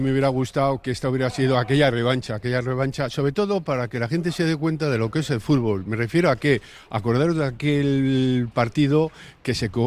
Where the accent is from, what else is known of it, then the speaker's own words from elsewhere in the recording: Basque Country, Spain; somos todos de Euskadi.